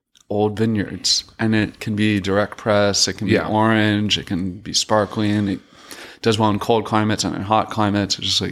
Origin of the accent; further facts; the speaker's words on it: Mexico; also born or lived in Australia / California; I'm just like a mutt. South. I grew up in Mexico too